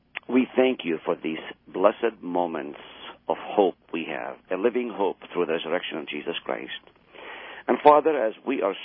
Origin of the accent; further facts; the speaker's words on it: Israel; I heard that often growing up in the Middle East, specifically in Israel.